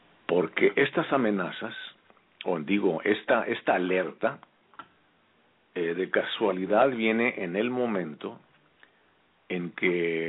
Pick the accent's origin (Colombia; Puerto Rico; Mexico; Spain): Mexico; Michoacán; Que viva mi tierra, Michoacán.